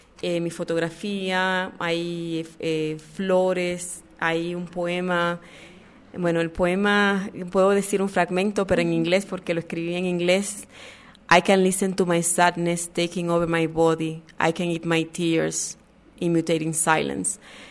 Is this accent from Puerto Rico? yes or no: yes; Puerto Rico; now in New York, United States; Cuando yo me mudé a Nueva York de Puerto Rico, yo empecé a hacer arte.